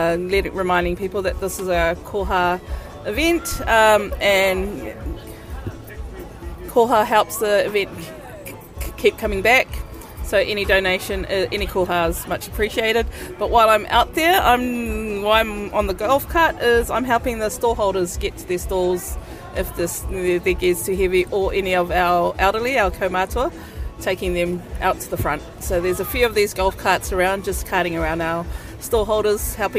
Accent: Auckland, New Zealand; I am from Auckland, so I'm not a Cantabrian.

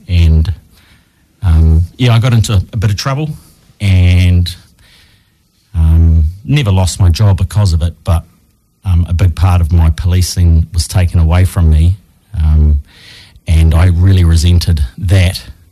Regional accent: Wellington, New Zealand; I'm from Wellington, actually. I grew up here. I was born in Wellington Hospital and went to school locally. Grew up in Strathmore Park, up on the hill above the airport. Lovely big family home. Mum and dad together.

